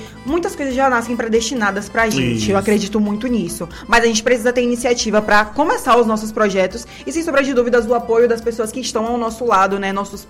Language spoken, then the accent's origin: Portuguese; Camaçari, Bahia, Brazil; Rapaz, Camaçari foi onde eu nasci, cresci e vivo os meus 21 anos de idade.